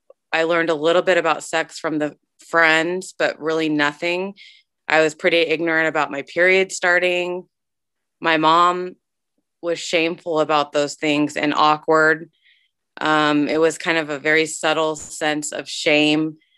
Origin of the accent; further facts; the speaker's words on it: Midwest, United States; I'm from Midwestern, the United States.